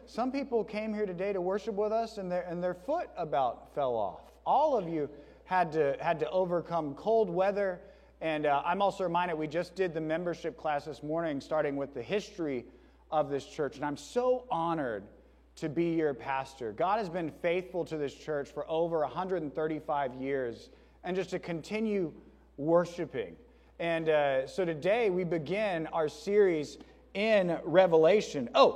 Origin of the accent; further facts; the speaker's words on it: Port Lavaca, Texas, United States; I love that my kids are growing up as small town kids as I did. I grew up in Port Lavaca, Texas.